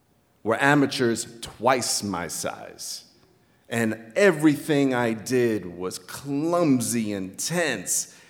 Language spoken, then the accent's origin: English; Queens, New York, United States; I'm not Mexican. Yes, I'm Latino, but I'm from Queens.